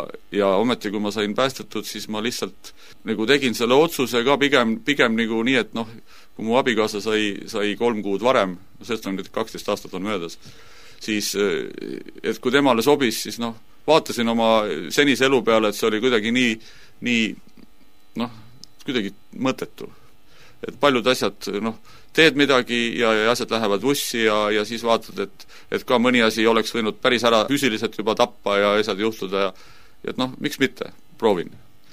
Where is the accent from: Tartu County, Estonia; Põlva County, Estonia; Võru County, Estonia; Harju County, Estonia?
Harju County, Estonia; Tallinn; Ma olen tegelikult Tallinna linnas sündinud ja ülesse kasvanud ja kui ma sain täisealiseks, siis võtsin maalt naise ja ma olen maainimene.